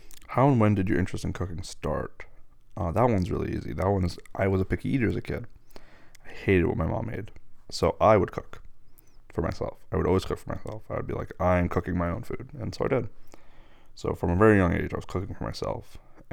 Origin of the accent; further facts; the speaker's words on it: United States; I'm from the United States, from America.